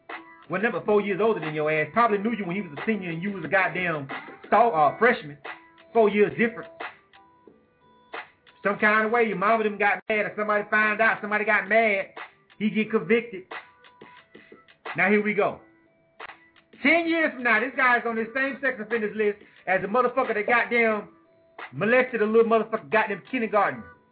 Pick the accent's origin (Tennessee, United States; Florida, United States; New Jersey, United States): Florida, United States; Panama City; Of course, everybody knows that … 's from my hometown, Panama City.